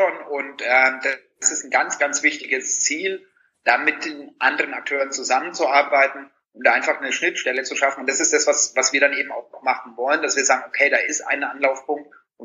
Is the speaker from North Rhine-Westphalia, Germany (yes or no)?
no; Bavaria, Germany; wenn ich in meine Heimat fahre nach Franken